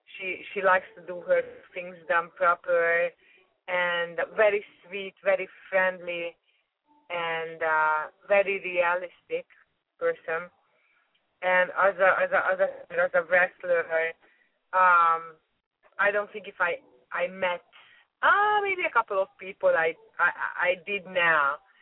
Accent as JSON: {"language": "English", "country": "Canada", "tie": "born or raised there", "said": "I born in Hungary, and I'm a mix of a Hungarian and a German. my mother is a Hungarian and my father is German. I speak both languages. And then I grew up in Canada."}